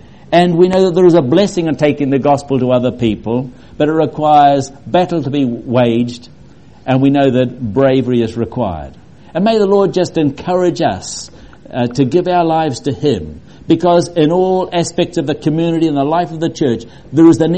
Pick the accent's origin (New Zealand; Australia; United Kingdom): New Zealand; moved away as an adult; now in United States; When we came from New Zealand to California, the cost of living was probably four times what it was at that stage in New Zealand.